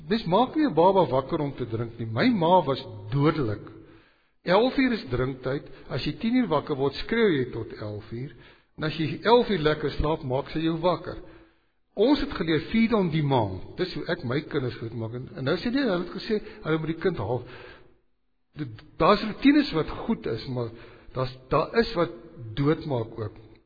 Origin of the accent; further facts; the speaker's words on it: Sabie, Mpumalanga, South Africa; ek het op Sabie groot geword, mama het daar gebly